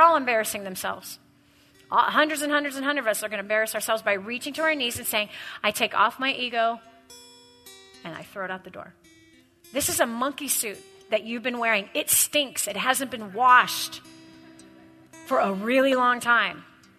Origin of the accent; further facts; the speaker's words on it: Texas, United States; I'm from Texas.